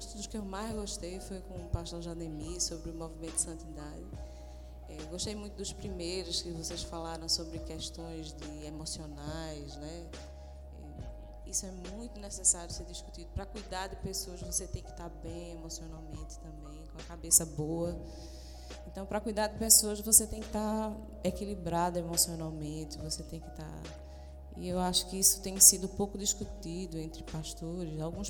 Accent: Northeast Region, Brazil; Eu sou nordestina, e nordestina é mulher braba.

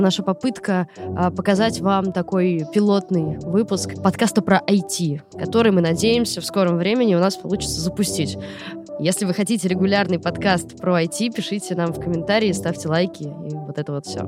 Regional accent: Russia; Мы из России смотрим на все это со стороны с тревогой.

